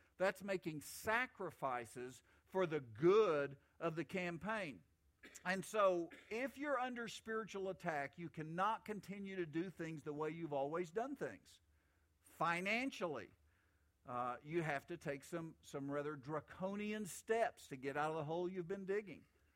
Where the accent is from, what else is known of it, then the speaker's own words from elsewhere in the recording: Oklahoma, United States; I'm from Oklahoma, so I use Native American stories